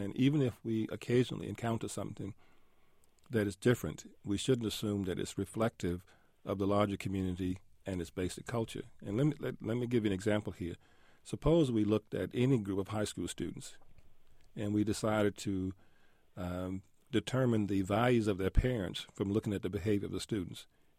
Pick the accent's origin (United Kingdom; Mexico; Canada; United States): United States; Alabama; When I grew up in Alabama, I was not allowed in the library because I was black.